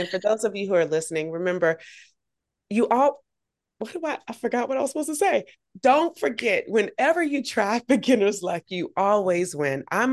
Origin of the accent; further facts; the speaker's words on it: Augusta, Georgia, United States; I grew up in Augusta, Georgia